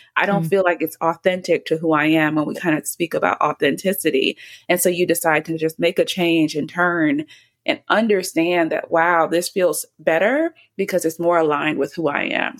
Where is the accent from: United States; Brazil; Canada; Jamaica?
Jamaica; It's sad for me though, because I'm Jamaican and people are like, you don't know how to dance?